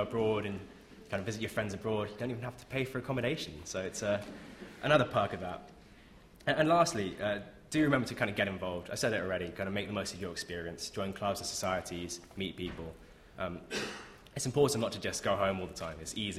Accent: London, United Kingdom; So if you couldn't tell from my accent, I grew up in North London, about maybe 45 minutes away from LSE.

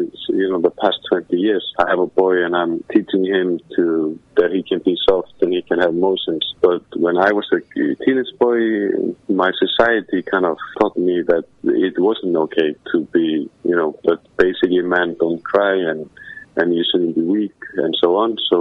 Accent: Iceland; the surrounding I grew up in Iceland.

